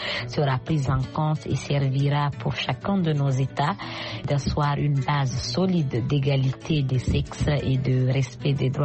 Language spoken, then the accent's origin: French; Guinea; notamment chez moi en Guinée